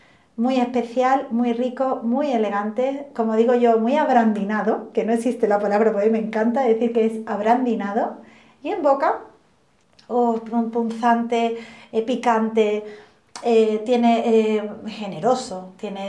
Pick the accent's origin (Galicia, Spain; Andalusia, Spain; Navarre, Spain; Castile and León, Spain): Andalusia, Spain; Huelva; Yo soy de Huelva, ya lo he comentado antes, de familia bodeguera.